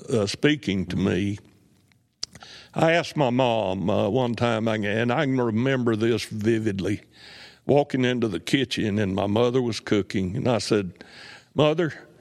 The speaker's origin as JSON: {"language": "English", "town": "Gadsden", "region": "Alabama", "country": "United States", "tie": "born or raised there", "said": "And growing up in East Gadsden, the values that were set"}